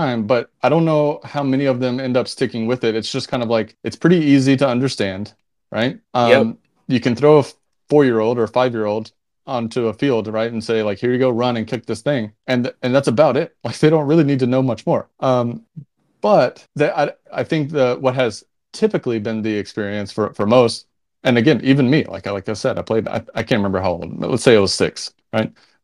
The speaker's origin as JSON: {"language": "English", "country": "United States", "said": "I will give you my perspective as an American living in America."}